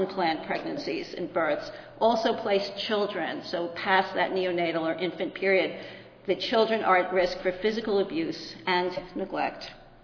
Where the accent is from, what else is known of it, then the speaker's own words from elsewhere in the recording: New York City, New York, United States; I come from New York City. There are lots of hospitals, but in many parts of the country, there aren't.